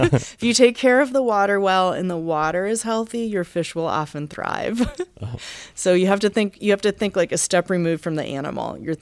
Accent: Massachusetts, United States; now in Baltimore, United States; I'm from Massachusetts, so I hadn't spent much time here.

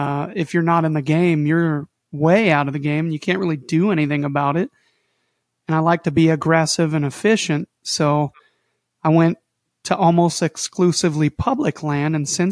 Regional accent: Ohio, United States; I'm from Southern Ohio. Started hunting when I was 7 years old.

